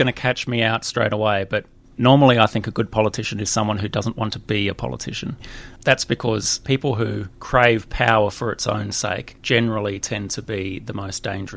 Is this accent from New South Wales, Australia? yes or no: no; Canberra, Australian Capital Territory, Australia; now in Melbourne, Australia; I grew up in Canberra and that's why I live in Melbourne now, right? I moved to Melbourne literally hours after I finished my final bout at year 12.